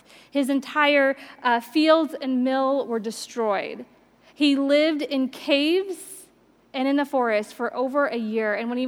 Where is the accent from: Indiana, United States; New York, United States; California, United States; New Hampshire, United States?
Indiana, United States; I remember I was raised in Indiana between four cornfields.